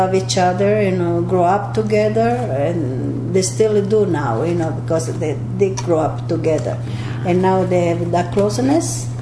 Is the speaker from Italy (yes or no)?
yes; Italy; Me, I came from Italy and lived with my sister.